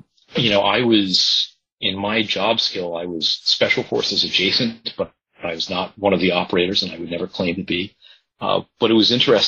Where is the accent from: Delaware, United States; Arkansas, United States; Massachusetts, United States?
Massachusetts, United States; Boston; born there; I was born in Boston. My family spent time there.